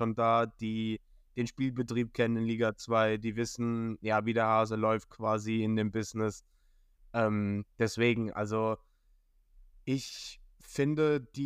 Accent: Bremen, Germany; Und das muss ich selbst als Bremer sagen.

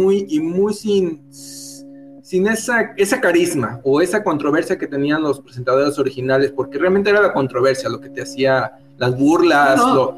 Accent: Mexico; somos mexicanos.

